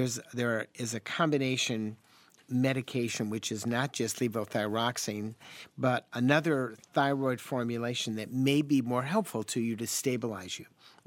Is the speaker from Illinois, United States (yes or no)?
yes; Chicago, Illinois, United States; Now, I am from Chicago, so I start with a deficit, being from the Windy City.